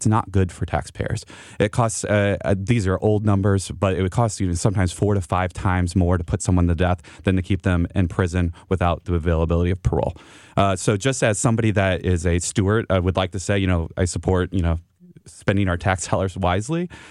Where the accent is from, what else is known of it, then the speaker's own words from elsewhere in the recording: Missouri, United States; So growing up, I grew up in St. Charles County. I grew up in a pretty conservative household.